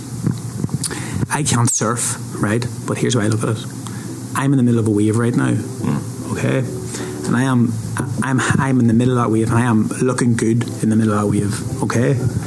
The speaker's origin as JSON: {"language": "English", "town": "Dublin", "region": "Leinster", "country": "Ireland", "said": "because obviously it's Dublin, isn't it?"}